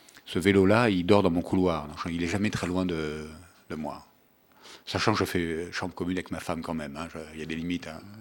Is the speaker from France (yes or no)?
yes; Nice, Provence-Alpes-Côte d'Azur, France; born there; je suis né à Nice.